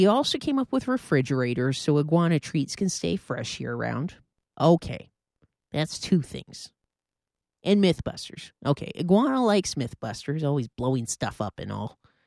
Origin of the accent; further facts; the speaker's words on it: Colombia; now in Vancouver, Canada; My homeland. As I said, I'm from Colombia